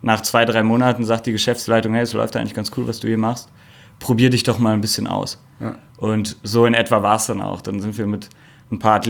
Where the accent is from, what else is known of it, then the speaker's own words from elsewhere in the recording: North Rhine-Westphalia, Germany; ich komme aus Ostwestfalen in der Nähe von Bielefeld